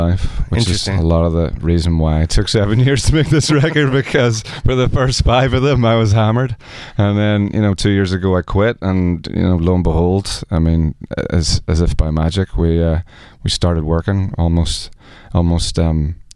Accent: Ireland; I'm an Irish drinker, you know. It's a big, big difference. I don't think there are any official alcoholics in Ireland. We just drink a lot.

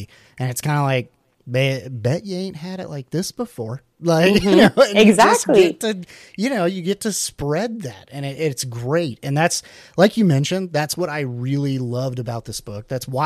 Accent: Missouri, United States; especially like me growing up, I grew up in Southwest Missouri.

